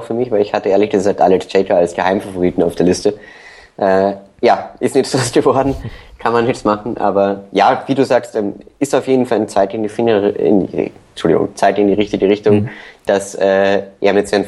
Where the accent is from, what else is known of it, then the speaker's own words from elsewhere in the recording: Austria; mit meinem Patriotismus als Österreicher